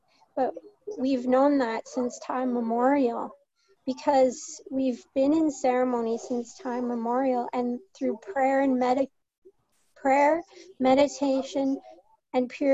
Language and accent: English; Canada; I'm from Canada